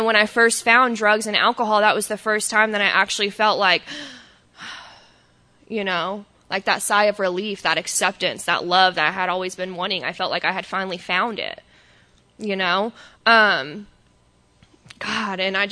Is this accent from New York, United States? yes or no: no; Texas, United States; born there; So I was born in Texas to mom and dad.